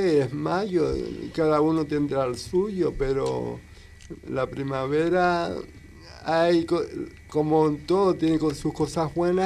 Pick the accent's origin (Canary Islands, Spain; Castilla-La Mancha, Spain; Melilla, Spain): Canary Islands, Spain; Gran Tarajal; como sabe la gente de Gran Tarajá, que soy de Gran Tarajá